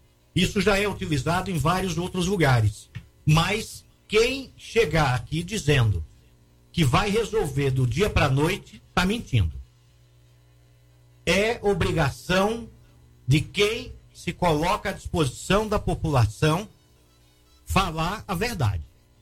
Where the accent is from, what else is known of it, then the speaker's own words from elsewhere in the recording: Rondônia, Brazil; Não, eu sou de Rondônia.